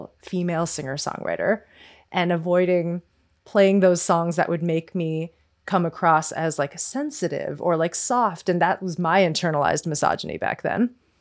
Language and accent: English; Arizona, United States; I grew up in Arizona